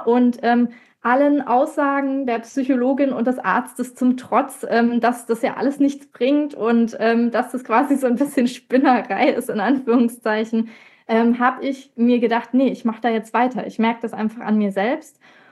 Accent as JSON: {"language": "German", "region": "Baden-Württemberg", "country": "Germany", "said": "ich komme aus der Nähe von Karlsruhe und ich bin 31 Jahre alt."}